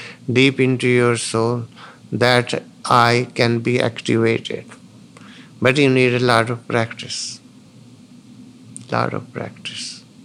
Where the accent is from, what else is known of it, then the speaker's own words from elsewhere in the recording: India; English is a second language; now in ?; I go sometimes in India, I still go, and to my hometown.